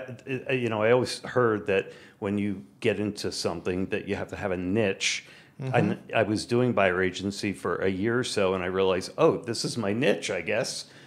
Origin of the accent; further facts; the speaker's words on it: Philadelphia, Pennsylvania, United States; born there; And so I was born in Philly. Right inside the city limits of Philly.